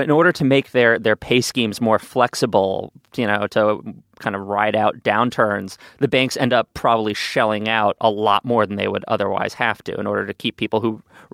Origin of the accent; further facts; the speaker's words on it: New York, United States; There, as a New Yorker, there is a little part of me that feels torn when I see this